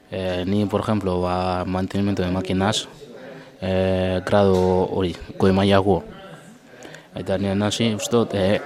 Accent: Senegal; Basque is a second language; moved away; nire herriko dakarri beste hori bat, beste musika bat, roi kultura, gero kultura da, baina nik asko zen zuten dutena da rap, Senegaleko.

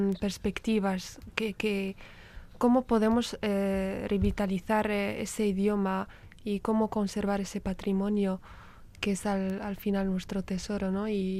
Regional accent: Rif, Morocco; first language Tamazight (Riffian); Spanish is a second language; yo pertenezco a esa comunidad que se sitúa en el norte de África y exactamente soy de Marruecos.

